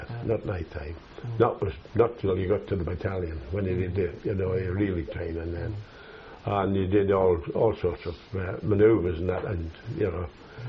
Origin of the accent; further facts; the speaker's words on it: North East England, United Kingdom; accent: Geordie; my difficulty in communicating because of my accent. And they used to say, well, you're Geordie